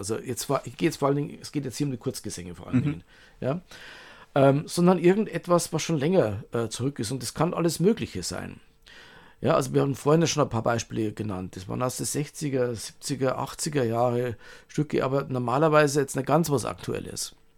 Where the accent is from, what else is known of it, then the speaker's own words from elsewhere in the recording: Bavaria, Germany; Also ich komme aus Bayern, bin aber kein Bayern-Fan.